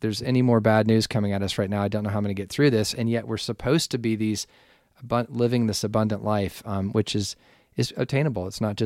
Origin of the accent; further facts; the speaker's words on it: the South, United States; So, you know, having grown up we were talking about the South before, growing up in the Southern world of the Southern church, Baptist influences.